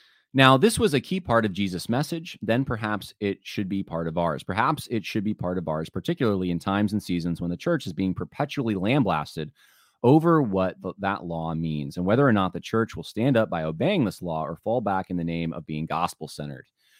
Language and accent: English; Northern Ireland, United Kingdom; being from a less educated province of the UK than he is, I'm Northern Irish